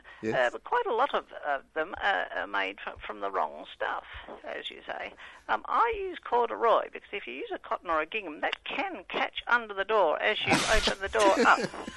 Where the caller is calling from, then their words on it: Victoria, Australia; I'm on the Peninsula.